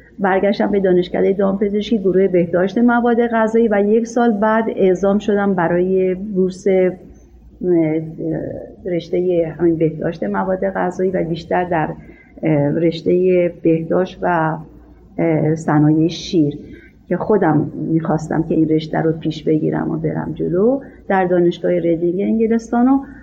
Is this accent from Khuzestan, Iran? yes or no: no; Tehran, Tehran Province, Iran; also born or lived in Isfahan; ما اومدیم دوباره تهران. در تهران من تحصیلات ابتدایی و دبیرستان خودم رو انجام دادم.